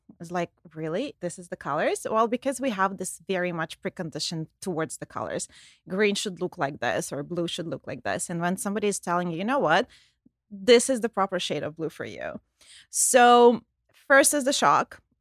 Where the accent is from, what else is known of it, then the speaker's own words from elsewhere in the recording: Ontario, Canada; I'm from Canada. I live in Toronto.